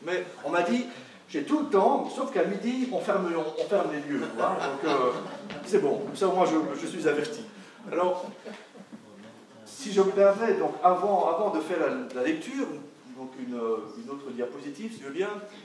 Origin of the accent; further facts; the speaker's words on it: Brussels, Belgium; Patricia et moi, nous venons donc de Bruxelles, enfin, tout près de Bruxelles.